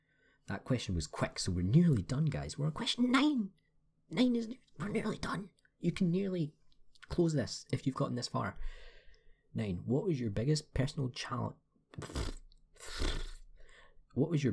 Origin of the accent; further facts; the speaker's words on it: Scotland, United Kingdom; I'm the Scottish stereotype, right? So I ate a lot of haggis and I drank a lot of fucking whiskey. That was awful. Okay. I can talk really Scottish if I want to.